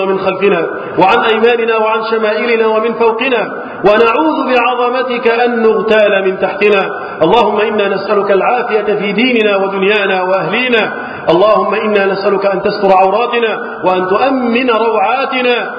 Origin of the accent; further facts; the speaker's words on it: Egypt; احفظ بلدنا مصر من الفتن